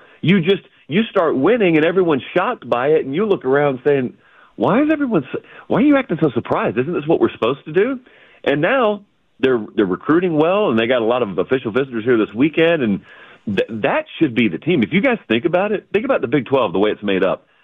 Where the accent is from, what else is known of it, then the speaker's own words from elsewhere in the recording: the South, United States; I thought that even growing up in the South, not knowing any more about the program